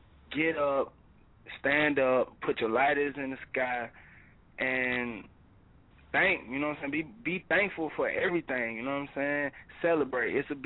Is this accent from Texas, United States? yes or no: no; Atlanta, Georgia, United States; also born or lived in Cleveland; I was born in Cleveland, raised in Atlanta, man, you know what I'm saying? So that's where my lingo come from. I got that Southern hospitality, you know, I'm still a Midwest cat, man, you know.